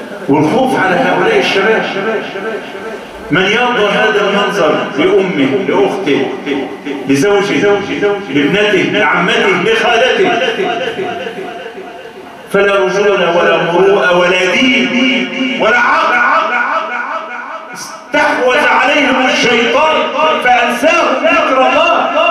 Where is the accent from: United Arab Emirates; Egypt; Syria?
Egypt; Mansoura, Dakahlia; في بلادنا المنصورة يعني اللي هي محسوبة انها بلد فلاحين وبلد ناس عندها اصول